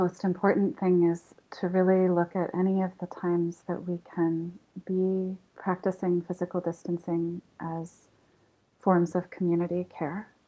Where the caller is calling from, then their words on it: Canada; I'm speaking from Canada